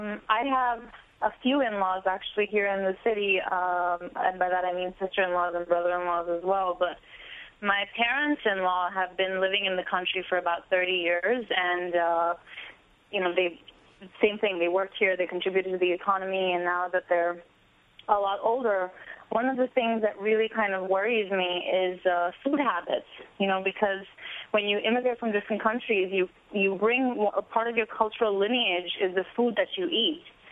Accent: India; We come from India.

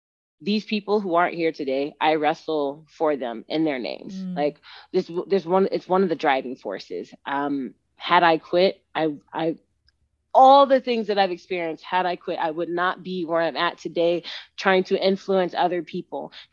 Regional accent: Texas, United States; So I grew up in Texas. And when I was in Texas, I could practice against guys all the time.

